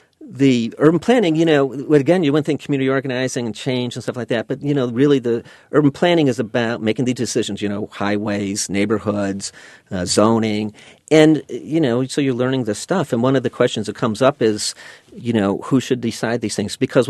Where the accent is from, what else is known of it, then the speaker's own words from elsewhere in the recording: Chicago, Illinois, United States; from the south side of Chicago, so we had a lot of politics around us all the time.